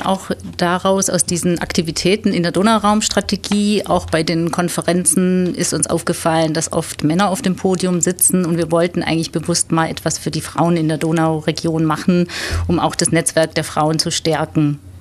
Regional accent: Ulm, Baden-Württemberg, Germany; Ja, also ich bin hier in Ulm geboren und aufgewachsen und ja, meine Familiengeschichte hat schon etwas mit Südosteuropa und mit den Donauländern zu tun. Meine Eltern sind beide in Ungarn geboren

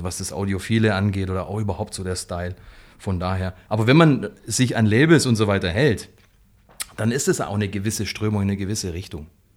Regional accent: Ulm, Baden-Württemberg, Germany; Ich bin geboren in Ulm. Und ich wohne, seit ich aus dem Krankenhaus in Ulm quasi von meiner Mutter und von meinem Vater nach Hause gebracht worden bin, wohne ich auf dem Land 10 Kilometer von Ulm entfernt in Elchingen.

